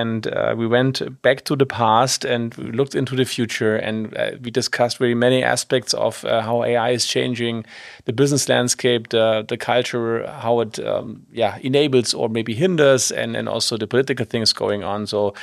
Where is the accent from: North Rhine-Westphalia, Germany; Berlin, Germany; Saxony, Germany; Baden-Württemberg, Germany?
Saxony, Germany; Leipzig; also born or lived in Bavaria; I was born in East Germany, right? And things were very bad, obviously. That's why it broke down, unfortunately. And then, right, like we had nothing to lose, you know, kind of being refugees from Leipzig to coming to Bavaria